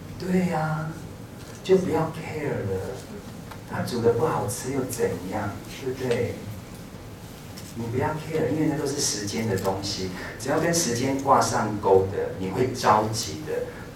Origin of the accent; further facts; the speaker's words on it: Taiwan; 因为我们台湾人哦，要和好有一点困难哦